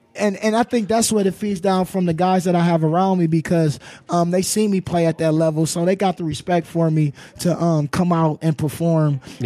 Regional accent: Akron, Ohio, United States; Know, and I'm originally from Akron, Ohio.

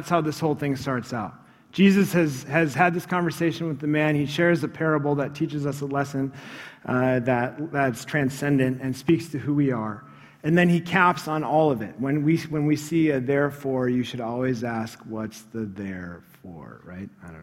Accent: Chicago, Illinois, United States; When I grew up in Chicago, we were in the Central Standard Time Zone.

